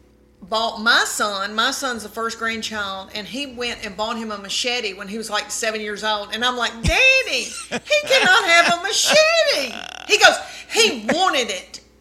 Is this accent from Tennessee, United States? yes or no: yes; Adams, Tennessee, United States; I was raised in Adams, Tennessee, 500 people. And then I went to the University of Tennessee.